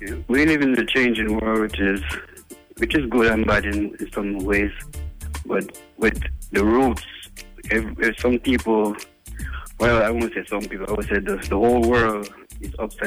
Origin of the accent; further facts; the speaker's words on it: Barbican, Jamaica; also born or lived in New York; now in New Jersey, United States; Well, firstly, I grew up in Jamaica, in Barbican. Mm-hmm. And I migrated to New York. I know I'm based in New Jersey.